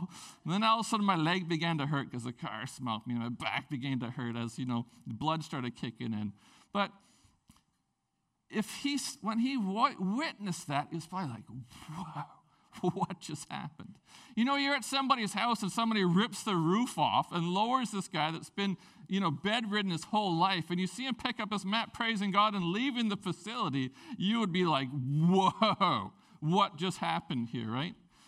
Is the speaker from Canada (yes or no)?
yes; Prince Rupert, British Columbia, Canada; And so many of you know my story, growing up in Prince Rupert. I remember when I go back there now and I see my friends